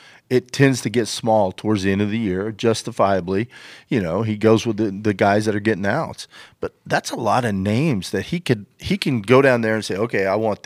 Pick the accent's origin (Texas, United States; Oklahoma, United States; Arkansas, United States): Arkansas, United States; West Fork; I'm from West